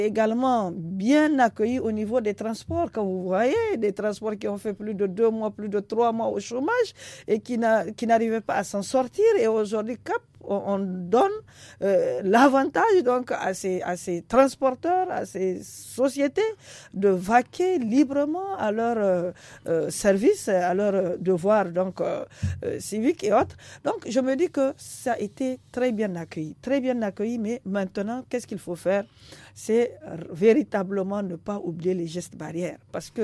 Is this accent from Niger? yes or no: yes; Niger; parce qu'en tant que Nigérien aussi